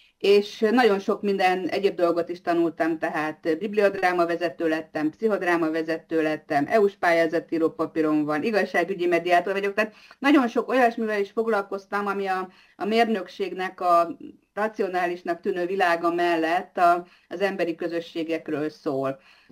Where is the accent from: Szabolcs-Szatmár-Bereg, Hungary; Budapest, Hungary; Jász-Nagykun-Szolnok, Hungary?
Budapest, Hungary; Én itt születtem, az első kerületben, Krisztinavárosi vagyok, és itt nevelkedtem gyakorlatilag a felnőtté válásomig, és folyamatosan első kerületi polgár vagyok.